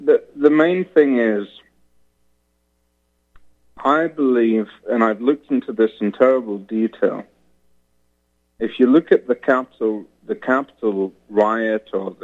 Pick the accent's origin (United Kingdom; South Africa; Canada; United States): United Kingdom; I'm a British citizen, for example, though I have a house in Germany.